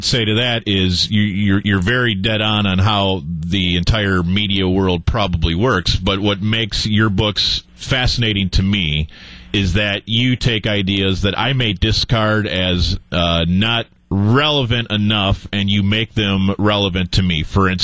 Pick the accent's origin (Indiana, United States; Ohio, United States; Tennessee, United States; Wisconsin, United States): Wisconsin, United States; Madison; I am from Madison.